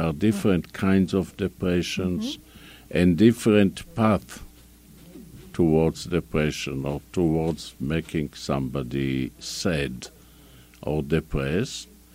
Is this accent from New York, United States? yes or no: yes; Buffalo, New York, United States; But I am a Buffalonian, and the Buffalo is near the Canadian border.